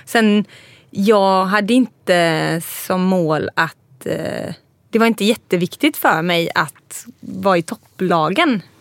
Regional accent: Gothenburg, Västra Götaland County, Sweden; Jag är ju uppvuxen i stan.

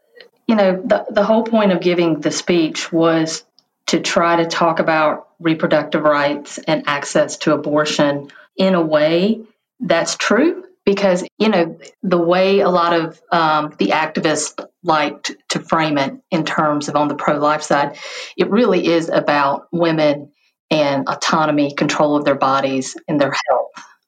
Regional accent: Georgia, United States; Yeah, so I'm originally from Dodge County in Georgia, which is South Georgia

